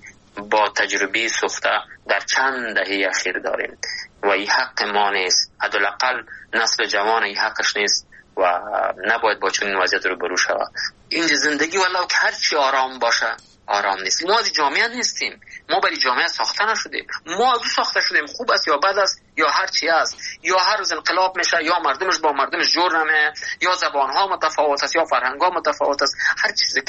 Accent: Afghanistan; ما اون از اون افغانستان هستیم، از اون هر بغلش هستیم، از اون پنجشیر هستیم، از اون رستان هستیم، از لغمان هستیم، از ننگرهار هستیم، از بدخشان هستیم، از قندهار هستیم

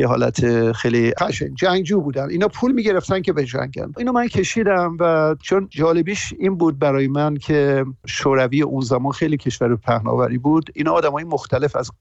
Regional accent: Tehran, Tehran Province, Iran; moved away as an adult; و از ایران 40 سال پیش اومدم بیرون. اصلیتم مال مشهده و تهران گروآپ کردم دوره دانشگاه و اینا رو، ولی خیلی جوان بودم که اومدم بیرون

